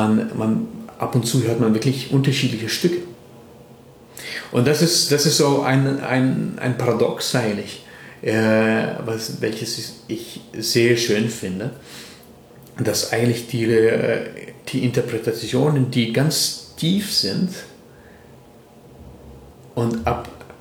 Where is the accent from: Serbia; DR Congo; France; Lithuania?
Lithuania; moved away; Ich bin ja eben in Litauen aufgewachsen und das ist eine Kultur, die ja sehr viel mit Singen zu tun hat.